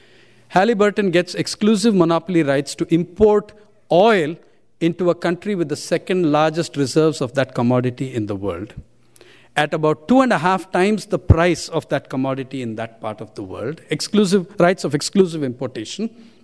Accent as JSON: {"language": "English", "region": "Andhra Pradesh", "country": "India", "tie": "born or raised there", "said": "from my home state of Andhra Pradesh"}